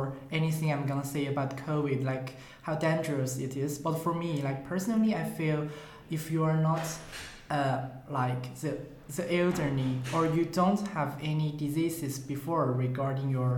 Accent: Sichuan, China; moved away as an adult; also born or lived in Beijing; now in Tartu, Estonia; a master's student here in Tartu, University of Tartu. And I was from China, Sichuan province, and I grew up there for 18 years. Then I came to Beijing to study philosophy for 4 years. And after that, I came to here, Estonia.

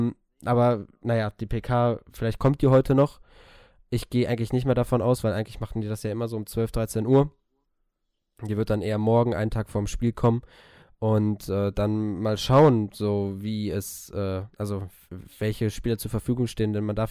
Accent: Bochum, North Rhine-Westphalia, Germany; als Bochumer siehst du immer ganz gerne die Eigengewächse

